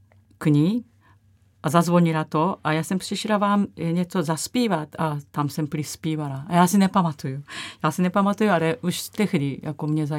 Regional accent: Kurashiki, Okayama, Japan; Czech is a second language; also born or lived in Amagasaki; Já jsem se narodila blízko Kobe, Amagasaki se jmenuje, ale já říkám normálně Kobe, a tam jsem se narodila, ale ještě mě nebylo asi rok potom, my jsme se stěhovali Kurashiki. Uh-huh. To je takové starší město a malinkatý

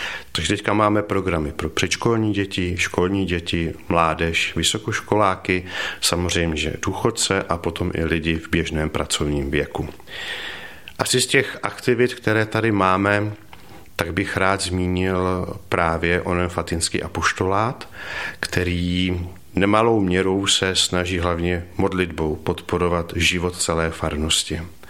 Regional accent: South Moravian Region, Czechia; moved away; ne jako je to u nás na Moravě

